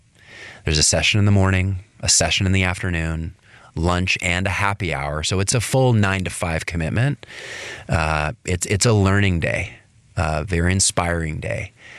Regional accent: Vancouver, British Columbia, Canada; I've been to the Big TED Conference in Vancouver, British Columbia, my hometown.

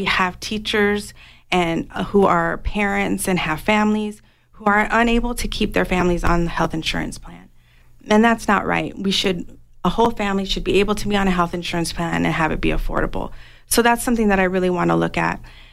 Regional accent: South Tucson, Arizona, United States; I really want to be an advocate for our South and West Side schools because I grew up in South Tucson.

